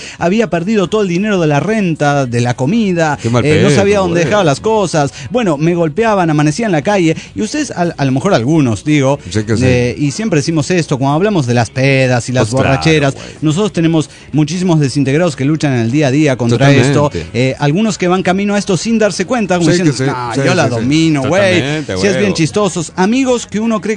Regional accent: San Antonio, Texas, United States; de San Antonio, Texas.

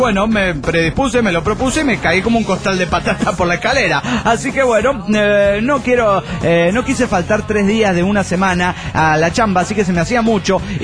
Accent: Barcelona, Catalonia, Spain; ¡Hola, soy el culé de Barcelona, España!

